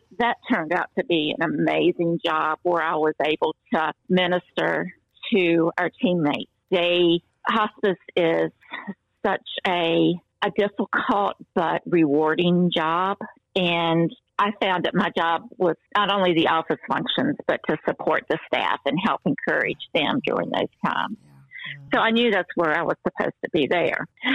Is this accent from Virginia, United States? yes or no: yes; Buena Vista, Virginia, United States; we were in Harrisonburg for 21 years, and before that, I was born and raised in Buena Vista, and so we went back and lived there for 10 years, so most of my life had been in the Shenandoah Valley with the mountains and all of that beauty.